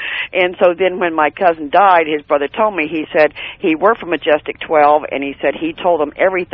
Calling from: Florida, United States

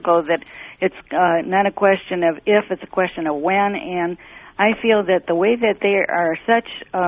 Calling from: Southfield, Michigan, United States; from Michigan, Southfield.

